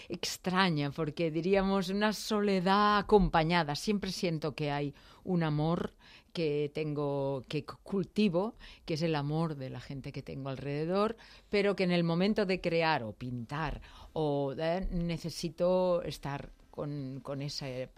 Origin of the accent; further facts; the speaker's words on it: Barcelona, Catalonia, Spain; now in Madrid, Spain; 35 años ya, yo creo que ya soy más hija de Madrid adoptada que de Barcelona, aunque me siento feliz en los dos sitios.